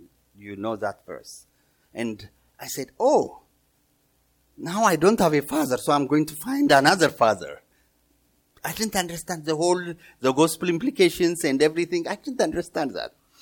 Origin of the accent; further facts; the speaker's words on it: Ethiopia; I'm originally from Ethiopia, so I was in my teenage years with my mom passed away when I was one, and I was with my dad